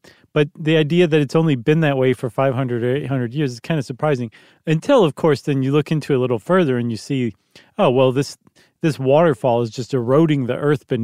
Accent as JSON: {"language": "English", "country": "United States", "said": "I don't want to say better because I'm an American"}